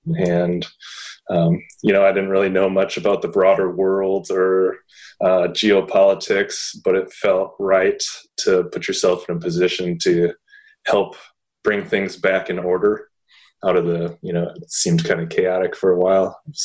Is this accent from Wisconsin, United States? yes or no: yes; Beaver Dam, Wisconsin, United States; And nothing remarkable about me growing up in Beaver Dam. Just went to UCPS and then Beaver Dam High School.